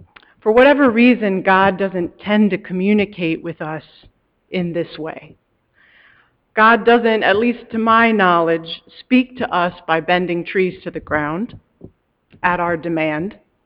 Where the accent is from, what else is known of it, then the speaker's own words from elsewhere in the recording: Iceland; when I was growing up in Iceland